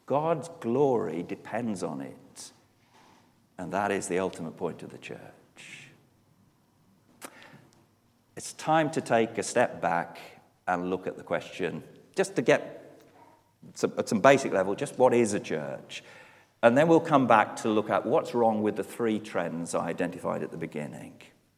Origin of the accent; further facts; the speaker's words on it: England, United Kingdom; I'm English. You may be Welsh.